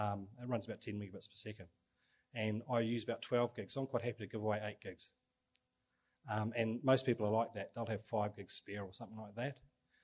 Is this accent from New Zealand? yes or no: yes; New Zealand; from New Zealand